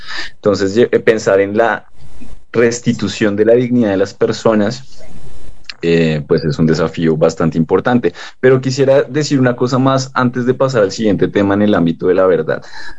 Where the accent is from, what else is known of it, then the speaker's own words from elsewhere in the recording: Colombia; El conflicto armado, de una u otra manera, nos configura como colombianos, contribuye a nuestra identidad